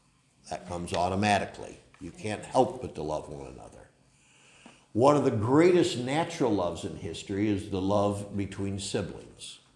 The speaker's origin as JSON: {"language": "English", "region": "New York", "country": "United States", "tie": "born or raised there", "said": "You know, I grew up in Cattaraugus County. I don't know if there's any stop signs without a shotgun blast, you know."}